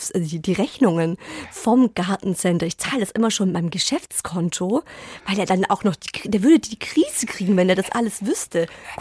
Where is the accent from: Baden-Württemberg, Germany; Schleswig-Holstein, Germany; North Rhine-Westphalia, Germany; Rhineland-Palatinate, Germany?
Baden-Württemberg, Germany; Ich komme ja aus dem Schwabenland.